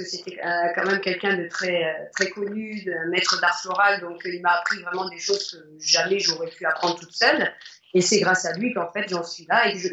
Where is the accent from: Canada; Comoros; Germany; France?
France; eastern France; now in Sommières, France; je ne suis pas de la région de Sommières à l'origine. Ouais. Moi je viens de l'est de la France